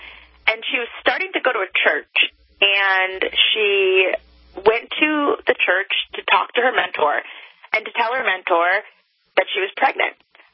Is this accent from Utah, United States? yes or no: no; Connecticut, United States; also born or lived in California; So I grew up in Connecticut and kind of had a chaotic childhood because my parents were divorced and I was in different schools and moving back and forth between Hartford to Middletown to, at one point, you know, moving to California